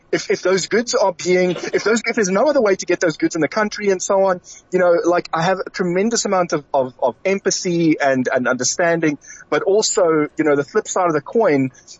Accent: South Africa; it's making it impossible to compete on a global stage as a South African.

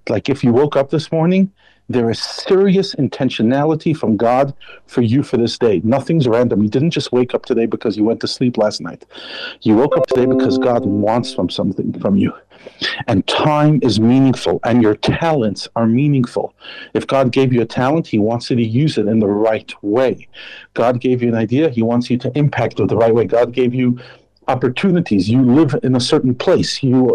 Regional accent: Brooklyn, New York, United States; now in South Africa; although now I live in South Africa, proudly part of this community. I grew up in Crown Heights. I grew up in Brooklyn. I grew up literally by the Rebbe's feet

